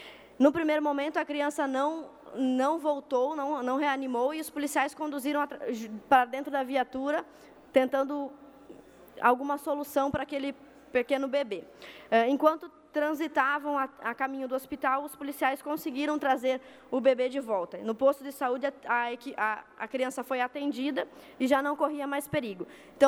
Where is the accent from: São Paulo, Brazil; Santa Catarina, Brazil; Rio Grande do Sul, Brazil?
Santa Catarina, Brazil; Itajaí; do meu município, da minha cidade natal, Itajaí.